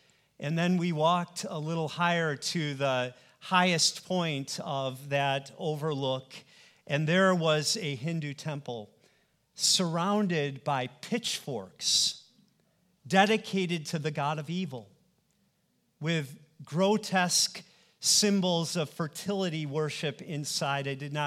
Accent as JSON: {"language": "English", "country": "United States", "said": "And the people of Nepal were very welcoming and warm toward me as an American guest."}